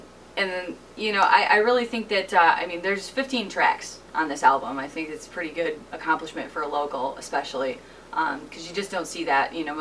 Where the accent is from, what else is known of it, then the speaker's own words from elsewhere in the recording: Michigan, United States; We're from the Downriver Metro Detroit area.